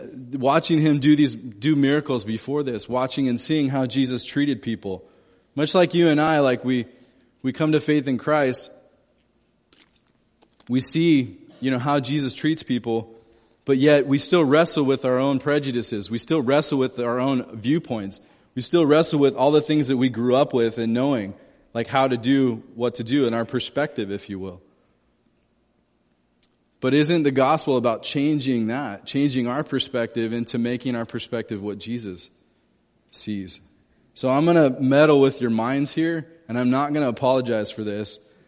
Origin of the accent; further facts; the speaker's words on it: California, United States; I grew up in Southern California.